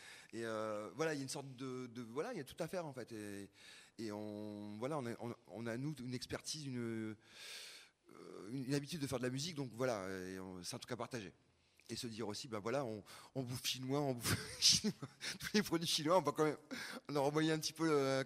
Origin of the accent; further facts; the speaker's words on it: Douai, Hauts-de-France, France; je venais de Douai, tu vois, enfin, Douai à Arras-Cambrai, le triangle des Bermudas, quoi, et des Beaubricards.